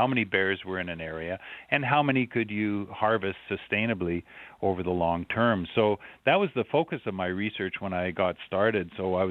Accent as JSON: {"language": "English", "town": "Vancouver", "region": "British Columbia", "country": "Canada", "tie": "born or raised there", "said": "but I grew up on the West Coast in a temperate rainforest in Vancouver, British Columbia."}